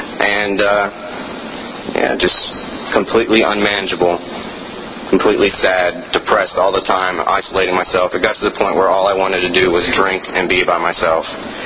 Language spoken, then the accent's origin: English; Lynchburg, Tennessee, United States; I'm originally from Tennessee. I was actually live in Lynchburg, Tennessee, real close to Lindsay in Tullahoma. And my dad worked for Jack Daniels